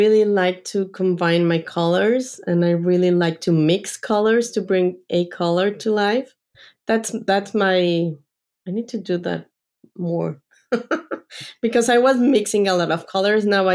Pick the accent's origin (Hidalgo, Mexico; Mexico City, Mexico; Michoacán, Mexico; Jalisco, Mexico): Mexico City, Mexico; I grew up in Mexico City, and Mexico City, it's full of colors.